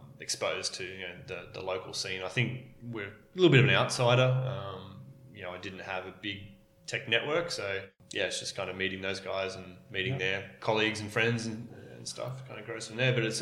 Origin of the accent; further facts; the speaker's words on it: Canberra, Australian Capital Territory, Australia; now in Newcastle, Australia; I'm from Canberra, from Canberra originally. So we moved up to Port Stephens, with Bohemia, moved to Newcastle